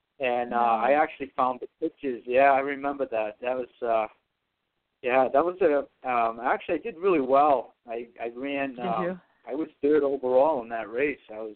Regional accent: Cumberland, Rhode Island, United States; I grew up in Cumberland, Rhode Island. Both my parents are Portuguese immigrants. They first came to this country in 1968. I'm first generation.

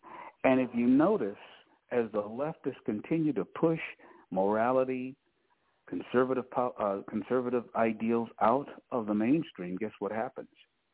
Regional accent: Cleveland, Ohio, United States; Okay, … is a guy who I grew up in Cleveland. And I was always concerned about our country. I grew up that way.

